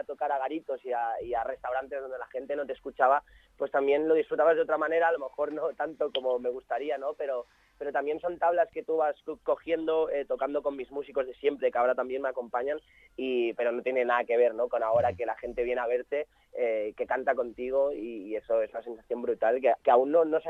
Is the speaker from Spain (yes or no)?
yes; Murcia, Region of Murcia, Spain; Yo vengo de Murcia, en realidad, mi familia es de Murcia y me siento, tengo mucha familia ahí, me siento como en casa y es un lujazo volver a Murcia, a mi tierra, ¿no? También, mi segunda tierra.